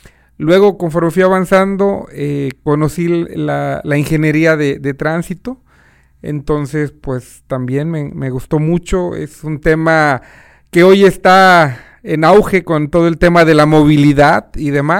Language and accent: Spanish; Mexico City, Mexico; born there; also born or lived in Cuernavaca; now in Monterrey, Mexico; yo nací en la Ciudad de México porque pues, en ese momento ahí estaba mi familia, pero realmente soy, yo te diría que guerrerense por adopción. Y luego, pues, cambié de ciudad, estuve un tiempo en Cuernavaca, Morelos, ahí estuve estudiando la preparatoria. Luego me vine aquí a Monterrey a terminar la prepa